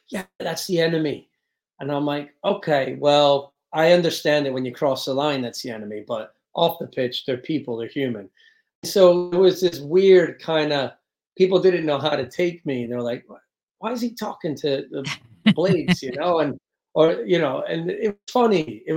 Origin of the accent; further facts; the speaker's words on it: United States; And then I got a chance to play in the Premier League, first American.